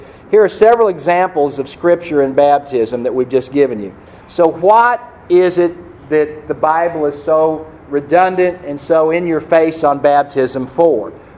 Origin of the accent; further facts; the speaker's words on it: Missouri, United States; I'm from Missouri. You've got to show me and then I'll believe.